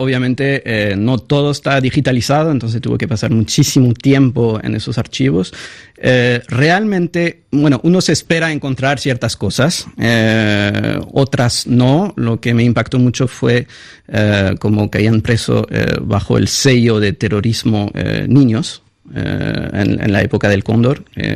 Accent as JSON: {"language": "Spanish", "country": "France", "said": "Entonces, como francés, eso me impactó muchísimo"}